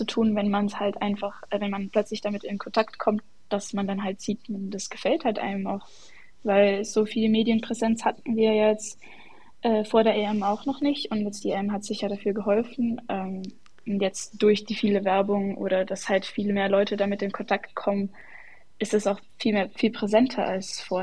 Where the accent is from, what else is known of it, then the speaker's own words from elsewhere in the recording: Steinhausen, Zug, Switzerland; also born or lived in Cham; Ich bin in Cham geboren, habe auch eine Weile da gelebt, aber eher als ich ganz, ganz klein war. Aufgewachsen bin ich dann in Steinhausen, das ist in Zug.